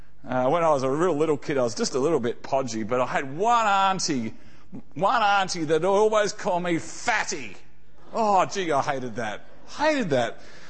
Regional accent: Australia; born there; I was born in Australia. My dad even did national service within the Australian Army.

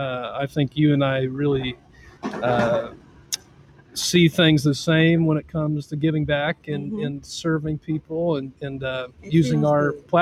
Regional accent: Greeley, Colorado, United States; now in Lindenwood, United States; Well, I'm originally from Greeley, Colorado. Kind of grew up there. Angie, my wife, and I went to school there.

